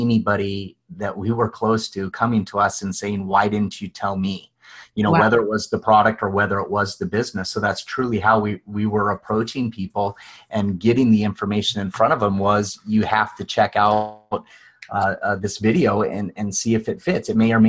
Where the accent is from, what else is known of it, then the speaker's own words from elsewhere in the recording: Wyoming, United States; also born or lived in Chicago, United States / Milwaukee, United States; we did not grow up in South Dakota. We grew up in Wyoming. We lived in, Chicago and then Milwaukee after I was done with graduate school.